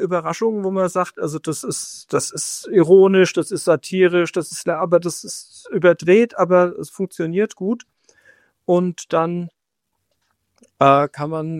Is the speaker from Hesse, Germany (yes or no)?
yes; Groß-Gerau, Hesse, Germany; die hier in meiner Heimatstadt Groß-Gerau stattfand, als größtes Straßenfest in der Region